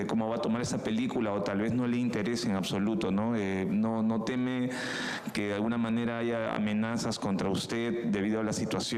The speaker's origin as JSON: {"language": "Spanish", "country": "Peru", "said": "de Perú. Mi pregunta pregunta es la siguiente."}